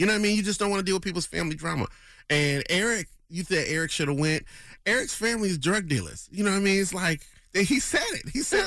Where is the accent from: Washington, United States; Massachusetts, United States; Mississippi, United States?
Massachusetts, United States; Springfield; See, I'm from Springfield, Massachusetts, though, but I pay attention to the signs.